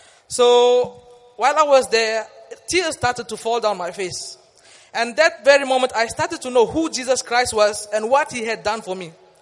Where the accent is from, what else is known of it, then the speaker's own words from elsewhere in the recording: Fiji; I'm from a country called Fiji. It is really far from me and it's close to Australia. I'm from Fiji Islands and it is a very far away country. It is close to Australia.